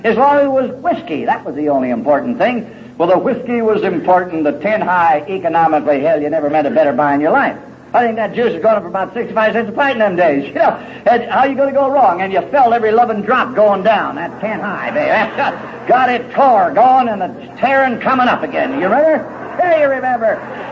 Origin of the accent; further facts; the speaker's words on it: Los Angeles, California, United States; being born and raised in L.A., being Irish and Italian, I'm sure it had something to do with it.